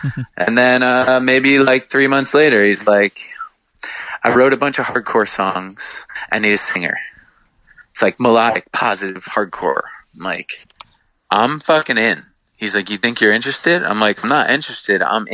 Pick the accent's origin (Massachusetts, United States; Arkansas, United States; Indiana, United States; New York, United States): New York, United States; Long Island; And we like grew up, we grew up on Long Island, getting into all the old Revelation records and all that stuff.